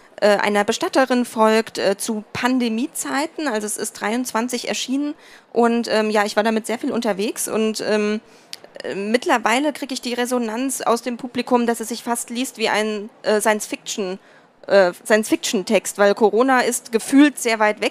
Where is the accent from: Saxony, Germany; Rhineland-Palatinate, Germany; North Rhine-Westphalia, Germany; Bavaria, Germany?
Rhineland-Palatinate, Germany; Mainz; Mainz kenne ich, bin Mainzer Mädchen, bin ich aufgewachsen, wohne dort immer noch.